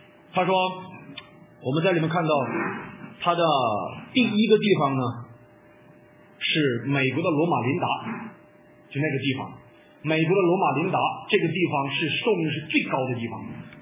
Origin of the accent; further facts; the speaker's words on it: China; 西方人吃的东西就比我们中国人要吃的怎么样好